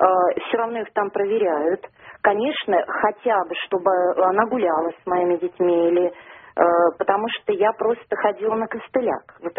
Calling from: Moscow Oblast, Russia; Московская область.

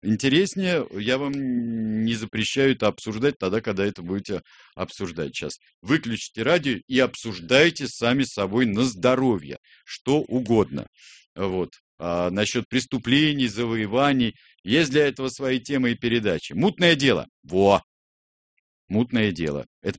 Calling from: Turkey; Вы знаете, я звоню из Турции.

